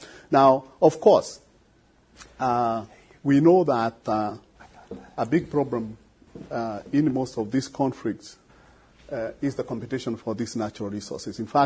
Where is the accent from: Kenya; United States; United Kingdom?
Kenya; I come from Kenya, and we had a small problem there